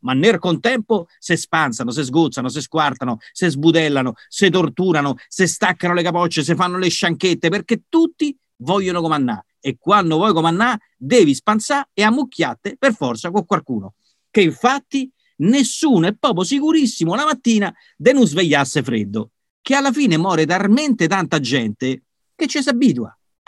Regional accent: Rome, Lazio, Italy; lo scrive romano perché sono romano, mi piace parlare così, certo.

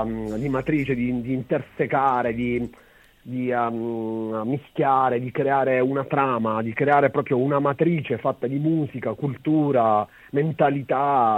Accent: Catania, Sicily, Italy; io sono catanese, un po' milanese, un po' romano.

